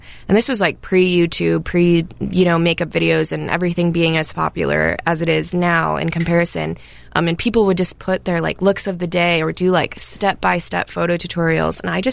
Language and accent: English; Minneapolis, Minnesota, United States; I don't know if it's because I'm from Minneapolis.